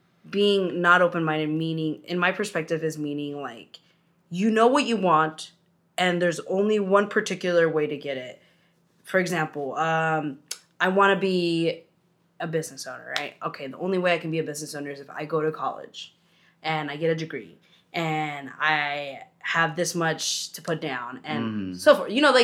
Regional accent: United States; So I'm excited to come back and use my privilege, because I'm an American.

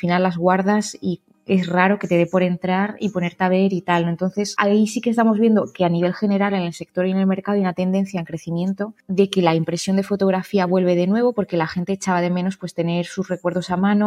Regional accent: Andalusia, Spain; now in France; yo digamos que soy andaluza, aunque actualmente estoy viviendo en Francia porque es donde tenemos la sede de Cheerz.

